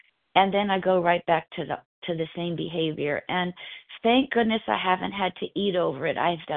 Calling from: California, United States; I'm in Southern California, Pacific time.

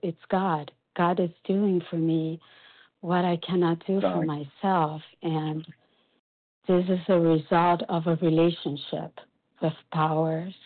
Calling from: Brazil; and I'm calling from Brazil.

